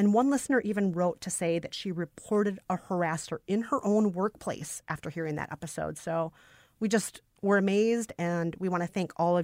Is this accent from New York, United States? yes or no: no; Minnesota, United States; who, of course, I love not just as a Minnesotan, but I just love her because she's hilarious.